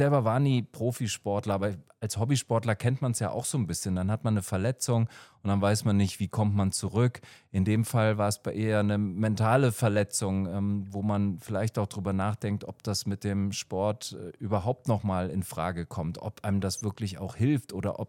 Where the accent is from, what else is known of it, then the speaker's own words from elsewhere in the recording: Rhineland-Palatinate, Germany; also ich komme aus der Eifel, aus so einem ganz kleinen Nest